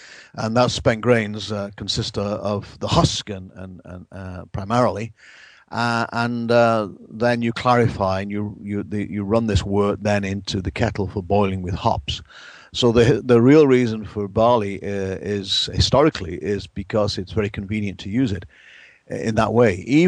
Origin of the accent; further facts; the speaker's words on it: England, United Kingdom; Back in my home country of England, hops were not used until relatively late